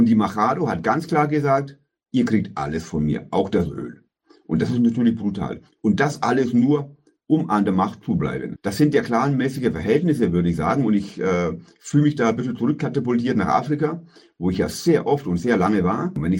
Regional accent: Bavaria, Germany; Jetzt mal meine Meinung dazu oder mein Senf dazu, wie man sagt bei uns in Bayern, ne?

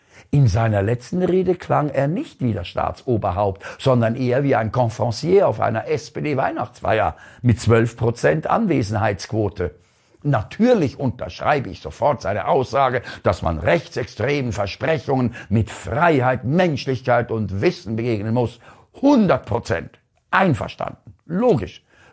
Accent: Switzerland; Gänsehaut, wenn Tausende von deutschen Fans in den Stadien die Deutschlandhymne intonierten und das sogar als Schweizer.

